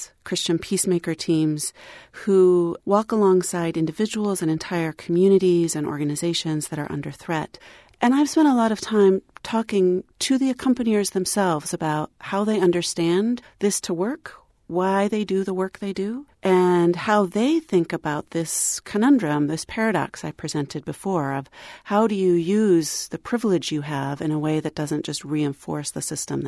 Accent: Colombia; accent: Colombian; I speak Spanish with a Colombian accent because I grew up in Colombia. And so even though I don't look exactly Colombian, I certainly sound Colombian.

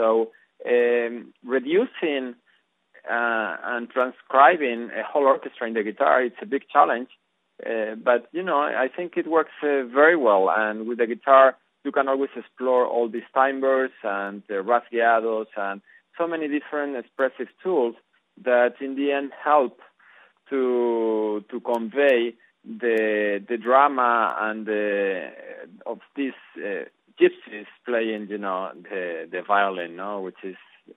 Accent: La Rioja, Spain; I grew up in Rioja, and the typical music from my region is the jota

